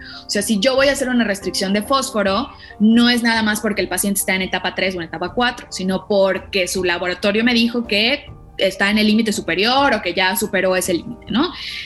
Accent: Yucatán, Mexico; born there; de Yucatán, que es el estado donde yo nací

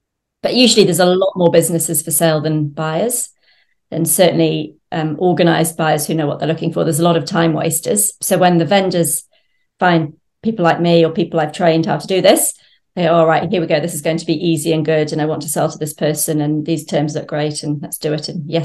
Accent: England, United Kingdom; now in New Zealand; I am English, so I know people in London, still trying to buy, my sister's in London trying to buy a house.

